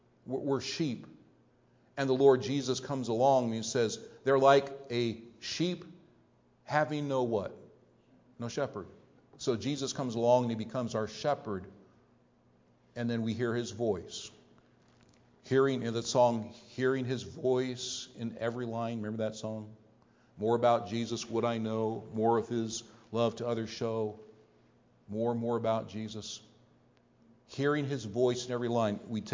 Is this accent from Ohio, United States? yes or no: yes; Canton, Ohio, United States; born there; So on April 20th, 1959, I was born physically in Canton, Ohio.